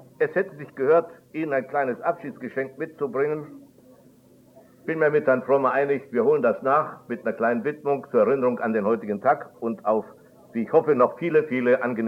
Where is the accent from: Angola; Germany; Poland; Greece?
Poland; Środa Śląska, Lower Silesian Voivodeship; meiner Heimatstadt Neumarkt, bekanntlich zwischen Liegnitz und Breslau liegend